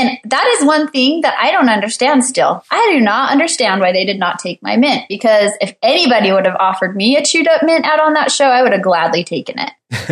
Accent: Utah, United States; which is so strange because we're both from Utah and I really like Tyson.

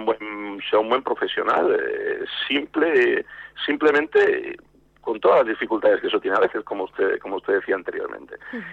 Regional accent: Barcelona, Catalonia, Spain; la experiencia que tengo en mi tierra, en Barcelona

